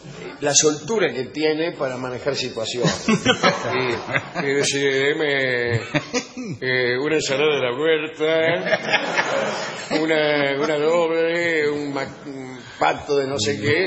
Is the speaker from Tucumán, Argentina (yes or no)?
yes; Tucumán, Argentina; De Tucumán.